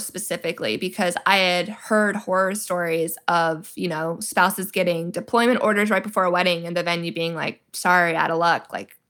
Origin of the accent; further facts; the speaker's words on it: Georgia, United States; And we were getting married in my home state of Georgia.